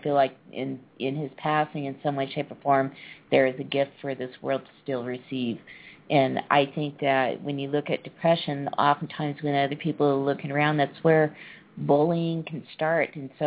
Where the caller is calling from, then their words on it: Colorado, United States; I am calling from Colorado.